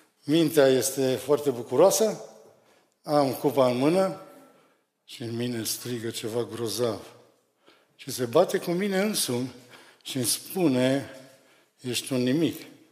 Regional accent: Romania; Dar sunt român, știu lucruri care alții nu le știu.

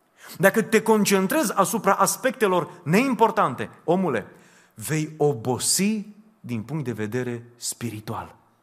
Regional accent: Reșița, Caraș-Severin, Romania; born there; m-am născut în Reșița, am stat o perioadă acolo

